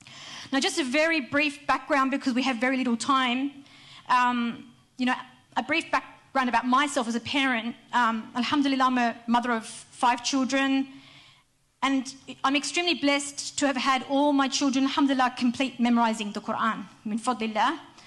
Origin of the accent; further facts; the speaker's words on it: Australia; as an Australian revert to Islam, and not having been brought up with, you know, with Arabic at all, right? Not coming from an Arabic background